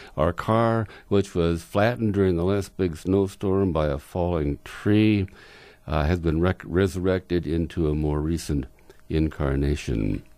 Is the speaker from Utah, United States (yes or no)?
yes; Utah, United States; Now, I was from Utah.